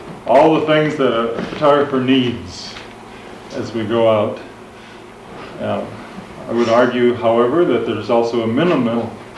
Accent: Arcata, California, United States; What I'm doing right now in my hometown of Arcata is photographing what everyone else calls weeds.

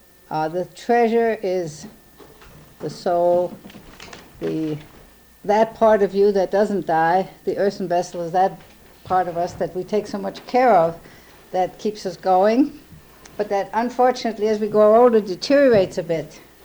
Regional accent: Minneapolis, Minnesota, United States; I'm from Minneapolis.

